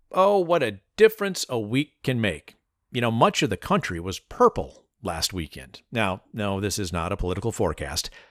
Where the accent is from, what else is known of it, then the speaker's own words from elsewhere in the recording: Florida, United States; We know people roll their eyes when we say, hey, we're from Florida. Even we cringe when a story begins, a Florida man.